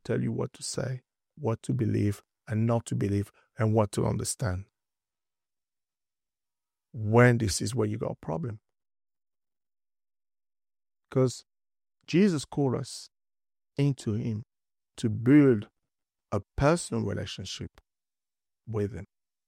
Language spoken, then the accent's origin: English; Paris, Île-de-France, France; Obviously, I'm from France, for those who don't know. I just grew up in Paris and so on.